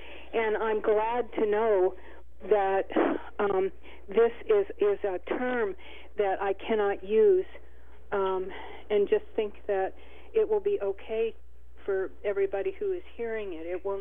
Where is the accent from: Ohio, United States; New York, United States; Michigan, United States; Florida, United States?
Ohio, United States; like in my hometown, it's been turned into a ghost town. It was a heavily industrialized town, and now in Ohio, and now it's the Rust Belt.